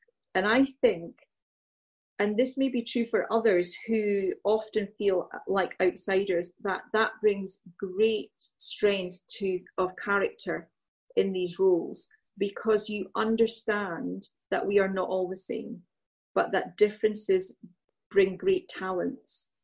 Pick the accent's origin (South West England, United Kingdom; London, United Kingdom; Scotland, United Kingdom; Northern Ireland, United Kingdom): Scotland, United Kingdom; I've got a really strong identity. You know, I, in many ways, I'm Scottish, but I have a heritage that is different.